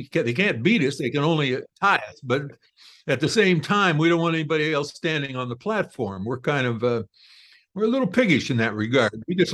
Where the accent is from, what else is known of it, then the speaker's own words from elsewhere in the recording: Ohio, United States; also born or lived in Alaska; But I enjoy it, because that's how I grew up in Ohio. I put that in the book and talked about my childhood in Ohio and how I loved nature so much.